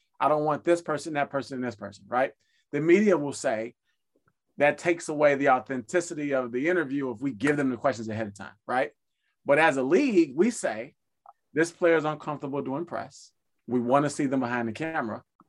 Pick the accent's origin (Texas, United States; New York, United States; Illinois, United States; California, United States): Illinois, United States; Chicago; I grew up in Chicago, right? Back in the Michael Jordan time.